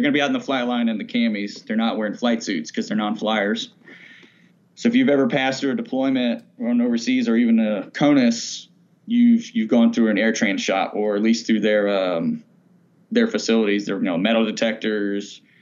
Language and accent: English; Alabama, United States; So for a part of my life, I grew up on Maxwell Air Force Base out in Alabama.